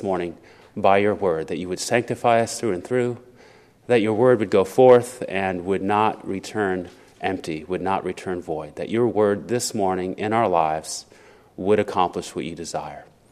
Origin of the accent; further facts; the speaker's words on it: Los Angeles, California, United States; I was born and raised in Los Angeles.